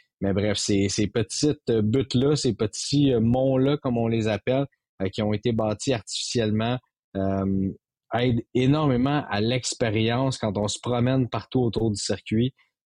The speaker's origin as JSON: {"language": "French", "town": "Montreal", "region": "Quebec", "country": "Canada", "said": "On le regarde toujours au beau milieu de la nuit en Amérique du Nord, chez nous à Montréal."}